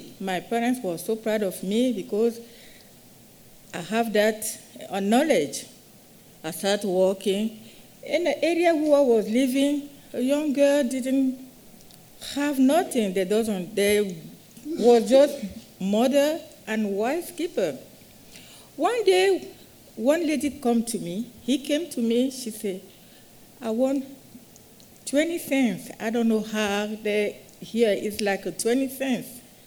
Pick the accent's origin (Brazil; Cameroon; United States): Cameroon; first language French; English is a second language; moved away as an adult; I was born and raised in Cameroon, Africa. I am 26 years nurse retired. I speak French like my first language and other different languages.